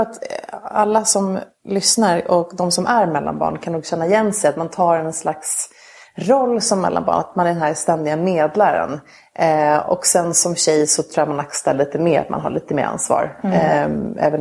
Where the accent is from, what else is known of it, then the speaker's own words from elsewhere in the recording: Stockholm, Stockholm County, Sweden; also born or lived in Luleå / Gävle; Sen så flyttade vi till Gävle när jag var 2 och så bodde vi där och så flyttade vi till Stockholm när jag var 11.